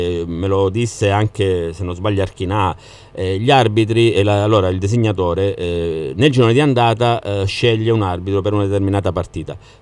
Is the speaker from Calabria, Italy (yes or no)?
yes; Calabria, Italy; ma è chiaro che dispiace da calabresi